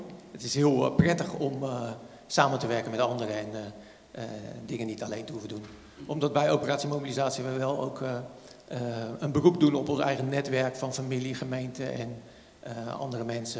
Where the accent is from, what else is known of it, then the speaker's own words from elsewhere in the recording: Delft, South Holland, Netherlands; Ik ben in Delft opgegroeid. Dus daar kom ik vandaan. En heb ik de eerste, pak een beetje, 22 jaar gewoond.